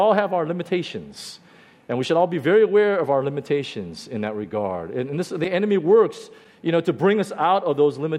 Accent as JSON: {"language": "English", "country": "United States", "tie": "born or raised there", "said": "I grew up in North America, in the U.S., and early on when I was like in elementary school, and because I was always kind of the only Asian"}